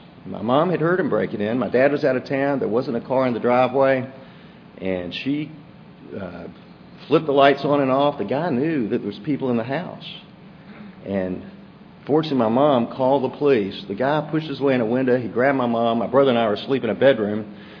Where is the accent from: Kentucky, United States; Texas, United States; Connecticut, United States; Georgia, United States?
Georgia, United States; Atlanta; born there; So, I was born in Atlanta. My parents were married.